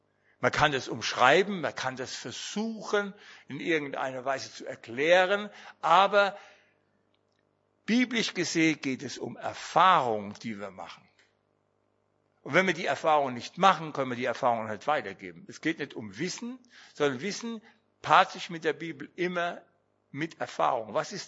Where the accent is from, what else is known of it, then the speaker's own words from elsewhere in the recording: Schleswig-Holstein, Germany; Ich bin ja aus Holstein, ich komme ja in der Zeit irgendwo unter